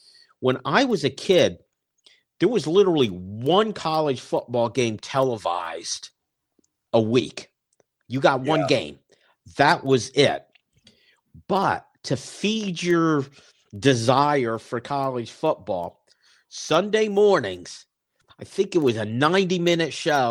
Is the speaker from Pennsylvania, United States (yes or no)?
yes; Berwick, Pennsylvania, United States; now I think most folks know I'm from Berwick, and growing up there were all those Notre Dame fans locally.